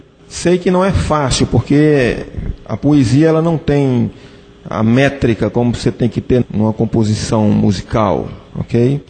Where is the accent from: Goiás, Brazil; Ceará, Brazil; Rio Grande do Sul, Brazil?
Ceará, Brazil; Juazeiro do Norte; born there; now in Fortaleza, Brazil; minhas mudanças da cidade de Juazeiro do Norte, onde eu nasci, para Fortaleza